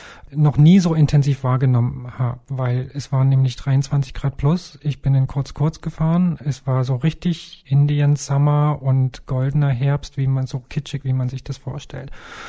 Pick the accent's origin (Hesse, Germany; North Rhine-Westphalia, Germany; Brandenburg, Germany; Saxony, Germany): Saxony, Germany; Leipzig; Da bin ich mal wieder meine Hausrunde hier in meiner Heimat Leipzig gefahren.